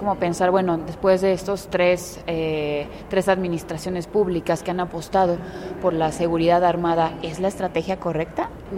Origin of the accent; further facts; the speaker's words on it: Guanajuato, Mexico; Aquí en Aguascalientes, en Guanajuato, de donde soy yo